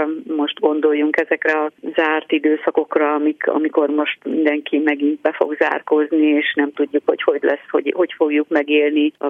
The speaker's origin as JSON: {"language": "Hungarian", "town": "Ősi", "region": "Veszprém County", "country": "Hungary", "tie": "born there", "said": "abban a kisfaluban, Veszprém megyében, Ősiben, ahol én születtem."}